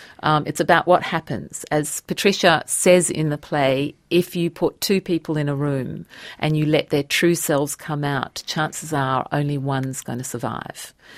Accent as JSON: {"language": "English", "country": "Australia", "said": "because we are Australian."}